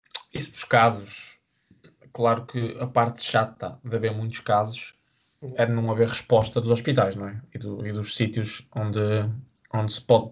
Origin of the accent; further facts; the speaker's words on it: Porto, Portugal; eu sou do Porto